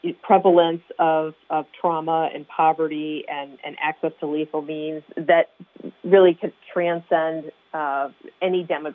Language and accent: English; Ohio, United States; northeastern Ohio in a town that had fewer than 5,000 people, and that's three times the number of people in my hometown